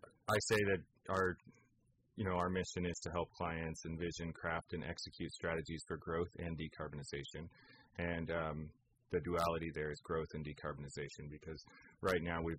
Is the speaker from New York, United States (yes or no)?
no; Petaluma, California, United States; Yeah, I came from Petaluma. I was born and raised here, went to Petaluma High School. I grew up on a farm, showed cows at the fair